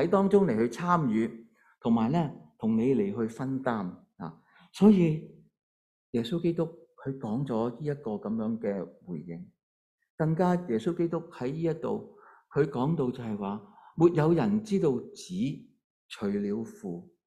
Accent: China; 在这个的我们中国人成日都父母闹子女的时候呢有一句这样的说话

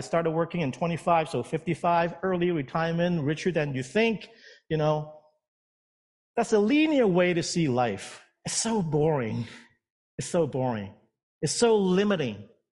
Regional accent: Edmonton, Alberta, Canada; also born or lived in Regina, Saskatchewan; I mean, I came from Alberta, Edmonton. I spent another 10 years living in Regina, Saskatchewan prior to that. So my whole life has been around snow.

